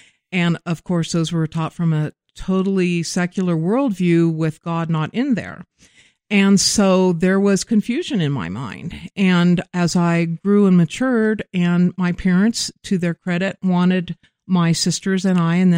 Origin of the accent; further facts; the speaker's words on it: Wichita, Kansas, United States; I grew up in Wichita, Kansas, and was blessed to have a wonderful, idyllic childhood.